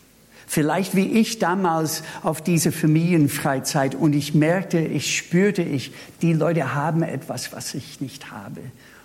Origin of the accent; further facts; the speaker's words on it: Minnesota, United States; German is a second language; now in Germany; dass ich sicherlich nicht auf der Schwäbischen Alb geboren, aufgewachsen war und dass ich vom Ausland komme. Ja, woher kommen Sie? Aus Minnesota.